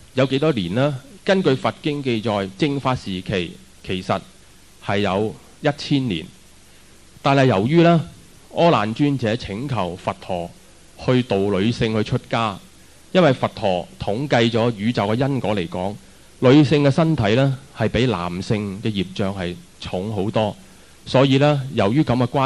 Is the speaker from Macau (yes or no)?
yes; Macau; born there; 我觉得我自己亦都出生在澳门是很有福，亦都经历不到战乱、水灾、地震、瘟疫